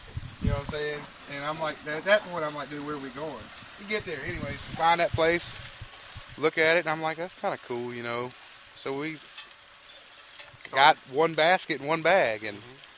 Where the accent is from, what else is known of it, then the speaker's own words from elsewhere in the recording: Orange Beach, Alabama, United States; I grew up in Orange Beach.